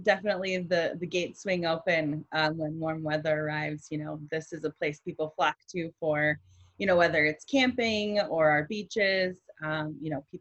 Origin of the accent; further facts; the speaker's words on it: Ludington, Michigan, United States; That's kind of when I travel around and say I'm from Ludington